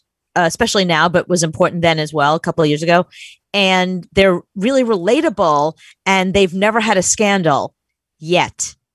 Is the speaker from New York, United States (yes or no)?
yes; New York, United States; I'm a New Yorker.